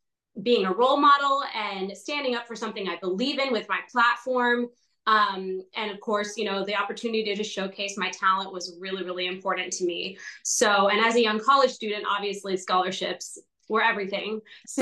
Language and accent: English; Georgia, United States; I grew up on a farm and I always loved singing. I'm from Georgia, a farm in Georgia, I should have said.